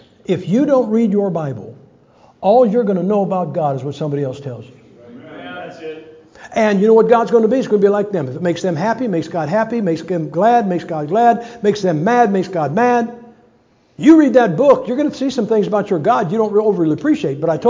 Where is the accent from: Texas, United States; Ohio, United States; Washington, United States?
Ohio, United States; now in Idaho, United States; Okay, I'm from Ohio. We got basements. We are blessed. I live in Idaho.